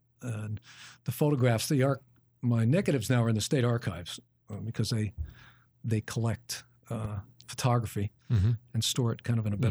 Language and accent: English; New York, United States; So that's one of the great things about being a New Yorker these days to me.